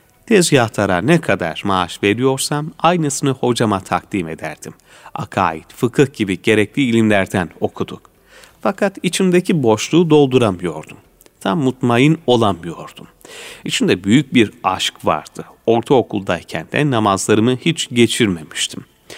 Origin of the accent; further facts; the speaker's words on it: Aksaray, Aksaray Province, Turkey; born there; 1936 Aksaray doğumluyum.